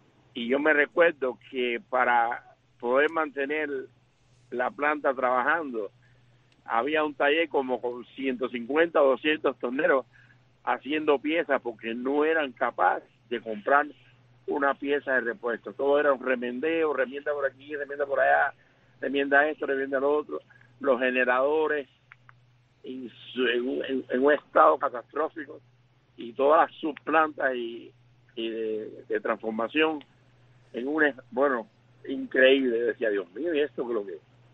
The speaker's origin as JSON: {"language": "Spanish", "country": "Cuba", "lives_now": "South Bend, United States", "said": "y a mi pueblo de Cuba"}